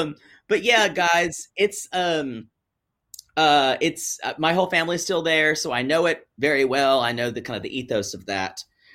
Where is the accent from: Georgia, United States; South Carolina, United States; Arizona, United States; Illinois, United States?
South Carolina, United States; Pickens; The town I'm from is called Pickens, as in named after General Revolutionary War General Andrew Pickens.